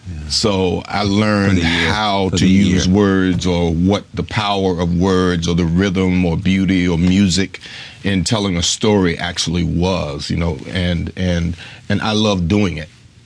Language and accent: English; Chattanooga, Tennessee, United States; Chattanooga, Tennessee.